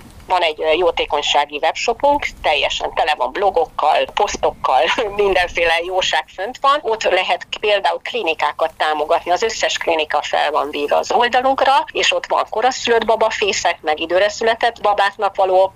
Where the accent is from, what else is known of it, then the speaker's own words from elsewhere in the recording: Târgu Mureș, Mureș County, Romania; now in Hungary; én Marosvásárhelyen születtem, és szeretnék visszanézni oda, onnan jöttem